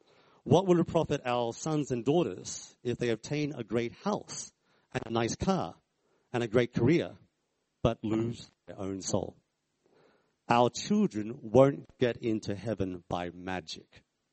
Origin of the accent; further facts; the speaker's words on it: Australia; I come from Australia